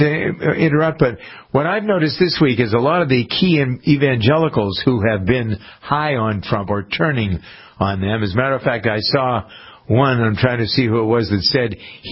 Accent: Framingham, Massachusetts, United States; I know we had a diversity officer in my hometown of Framingham

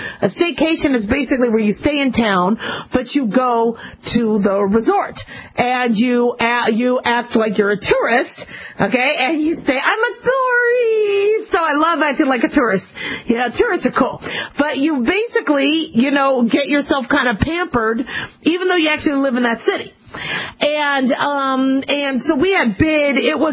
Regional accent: Las Vegas, Nevada, United States; Vegas is my hometown.

